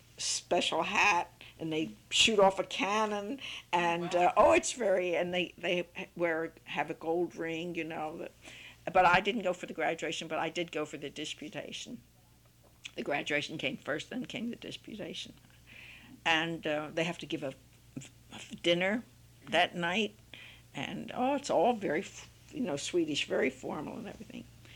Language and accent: English; Delaware, United States; born there; because, of course, I was born in 1902 in Delaware